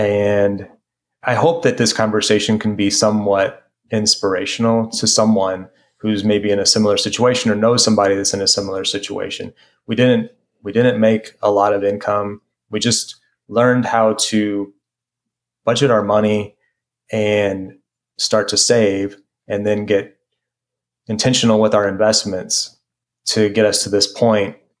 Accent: St. Louis, Missouri, United States; And we're both from St. Louis, but we hadn't met in the local group.

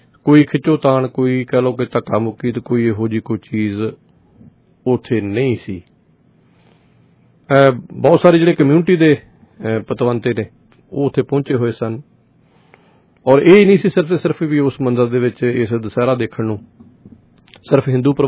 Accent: Punjab, India; ਇਹ ਸਾਡਾ ਪੰਜਾਬ ਦਾ ਸੱਭਿਆਚਾਰ ਸੀ

